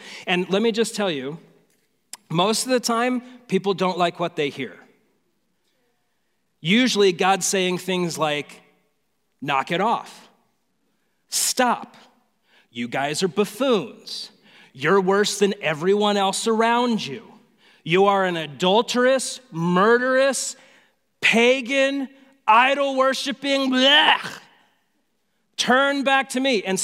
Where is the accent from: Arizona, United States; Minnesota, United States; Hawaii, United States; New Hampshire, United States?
Arizona, United States; Phoenix; So I was born and raised in Phoenix, lived most of my life here, and I love this city.